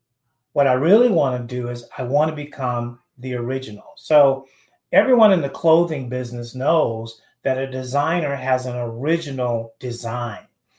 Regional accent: Texas, United States; You know, I grew up in the South in Texas, and we had a lot of sayings.

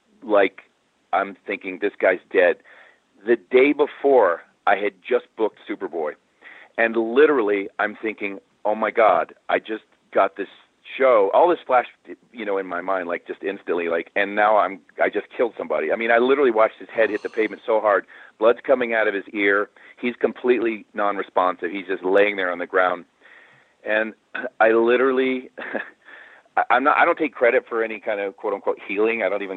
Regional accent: North Carolina, United States; We spend the summers in North Carolina. I mean, I'm from North Carolina. We spend the summers at the beach in North Carolina

